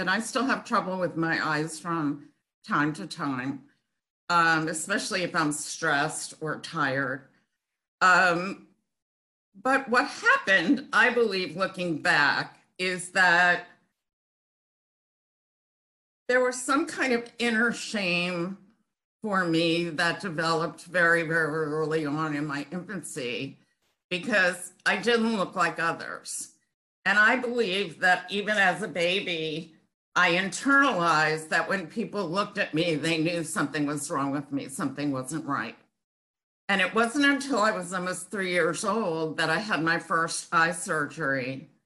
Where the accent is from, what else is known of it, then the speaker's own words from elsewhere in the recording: New York, United States; So I was born in New York on Long Island, which is a very suburban area, about 45 minutes from Manhattan. Great place to grow up.